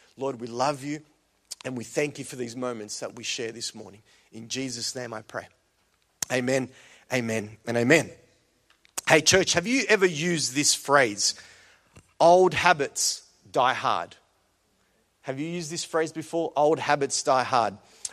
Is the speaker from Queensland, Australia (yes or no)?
no; Coolaroo, Victoria, Australia; my hood, like Coolaroo and Glenroy was my area, man. Like, you know, we ruled Coolaroo, or so we thought. And growing up in Coolaroo, it wasn't always the safest environment.